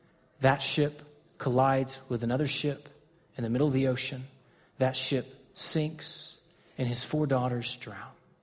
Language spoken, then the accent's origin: English; Texas, United States; And so I can remember even being a little kid living in Texas, growing up in Texas my entire life